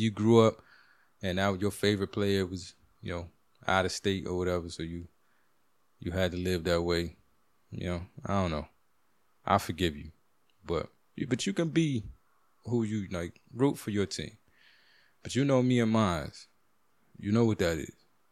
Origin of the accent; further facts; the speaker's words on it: Washington, District of Columbia, United States; And I'm from the DMV, like, I'm from Chocolate City, I'm from the area.